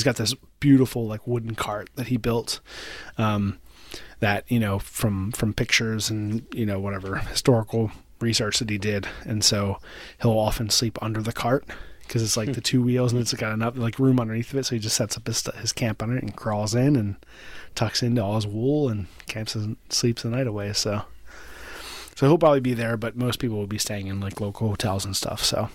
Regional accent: Ireland; like my ancestry goes back multiple generations in Ireland.

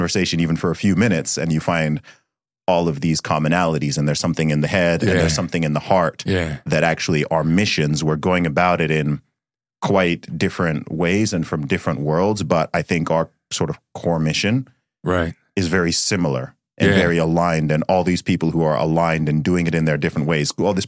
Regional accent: Saudi Arabia; now in Dubai, United Arab Emirates; I mean, I live in Dubai, and you were talking about, you know, you were in Dubai recently, and I grew up in Saudi Arabia

